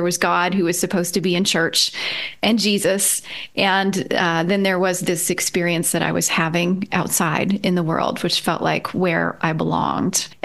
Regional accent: Georgia, United States; I grew up in Georgia, so outside of Atlanta, small town outside of Atlanta. And I was raised in a Southern Baptist church.

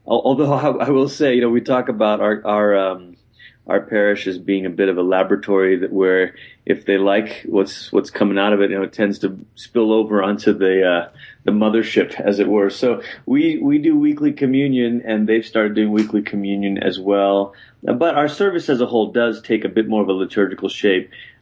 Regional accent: Malaysia; I grew up in Malaysia. My mom was from Singapore. My dad was from Malaysia.

